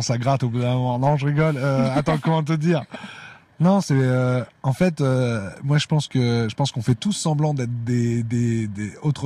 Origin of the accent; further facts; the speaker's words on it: Lille, Hauts-de-France, France; Moi, je suis lillois.